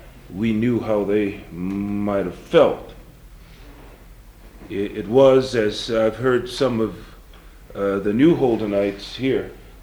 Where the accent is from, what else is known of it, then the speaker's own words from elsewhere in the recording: Oakland, California, United States; I'm from Oakland, California.